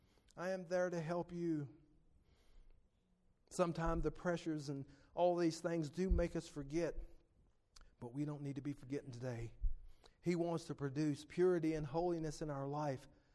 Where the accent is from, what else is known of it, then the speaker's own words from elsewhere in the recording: West Virginia, United States; In my old home county of Logan, West Virginia, revival has broke out.